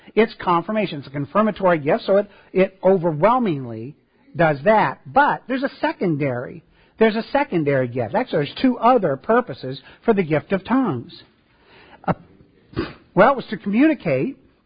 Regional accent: Midwest, United States; I grew up in the Midwest. There are pig farms all over the place.

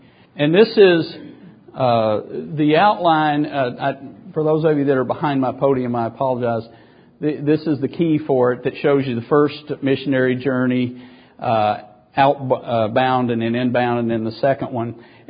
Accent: the South, United States; accent: southern; That's probably not the proper pronunciation for it, but that's as close as I could get with my southern accent.

